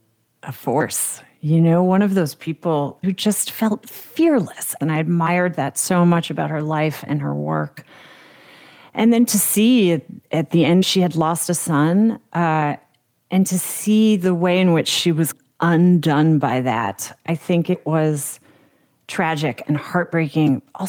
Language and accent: English; United States; as a kid growing up in America, was just sort of, how do I fix it?